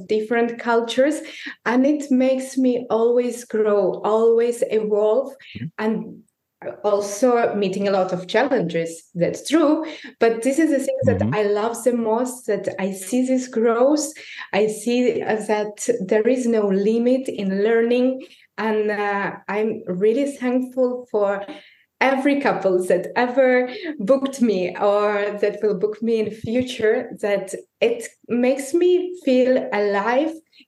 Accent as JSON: {"language": "English", "country": "Belarus", "second_language": "English", "moved": "as an adult", "lives_now": "Barcelona, Spain", "said": "So originally I'm from Belarus, but here, as you know, now I'm in Barcelona."}